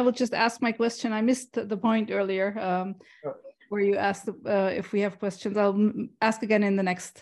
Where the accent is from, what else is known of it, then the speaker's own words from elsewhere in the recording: Germany; English is a second language; 1.5 hours southwest of Frankfurt.